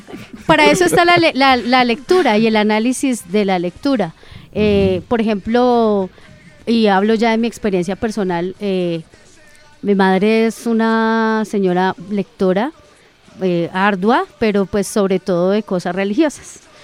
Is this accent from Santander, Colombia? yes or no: no; Bogotá, Colombia; soy de Bogotá. Me dijo, a veces se le pega como el acento, en Zamacá tienen un cantadito específico y a veces como que se me pega.